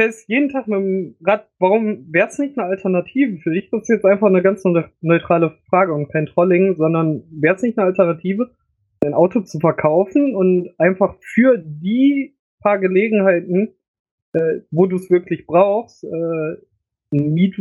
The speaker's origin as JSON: {"language": "German", "town": "Düsseldorf", "region": "North Rhine-Westphalia", "country": "Germany", "said": "Wir sind halt Düsseldorfer."}